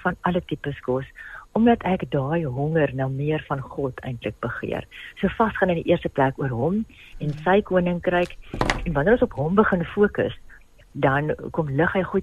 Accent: Western Cape, South Africa; as ek kom uit die Swartland uit, so ek hou van 'n ou broodjie en 'n vleisie

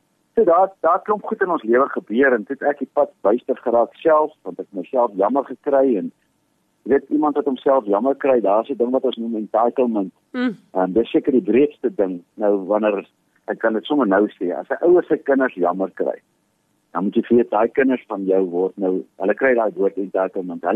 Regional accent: Potchefstroom, North West, South Africa; ek kom uit 'n wonderlike familie. Ek is die derde van vier kinders. Ek groot geword op Potchefstroom.

